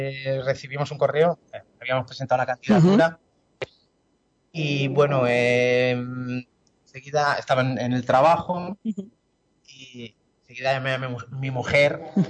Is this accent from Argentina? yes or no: no; Palencia, Castile and León, Spain; Soy del norte de Castilla, de Palencia.